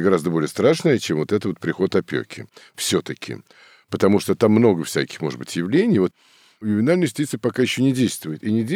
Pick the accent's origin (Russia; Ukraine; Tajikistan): Russia; Moscow; потому что я москвич